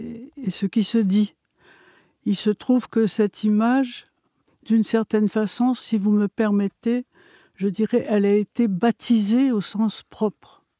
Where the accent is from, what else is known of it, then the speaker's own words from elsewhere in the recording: Algeria; born there; Je suis née en Algérie et je me sens extrêmement proche.